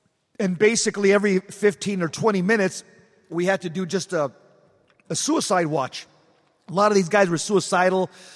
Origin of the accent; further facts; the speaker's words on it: California, United States; I was born and raised in the Kumbaya Catholicism of Southern California, where balloons, banners, and butterflies was the norm.